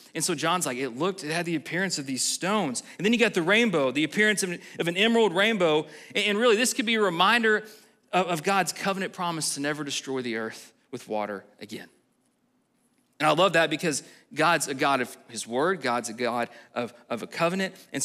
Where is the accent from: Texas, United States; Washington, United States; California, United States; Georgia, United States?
Texas, United States; If you're an English person, and I'm not, I'm from Texas